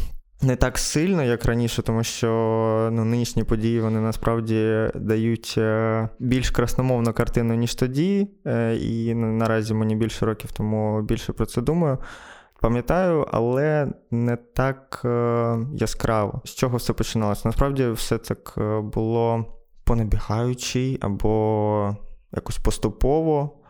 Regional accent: Kostiantynivka, Donetsk Oblast, Ukraine; я з Костянтинівки, де не було ніяких активних дій, були мітинги, так, але не було якихось пострілів, вбивств і так далі.

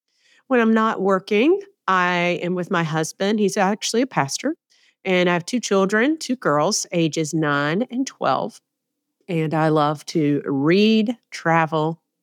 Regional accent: Southern United States, United States; accent: southern; now in Savannah, United States; So I'm located in Savannah, Georgia. Most people can tell by my southern accent. It is on the coast of Georgia, which I love.

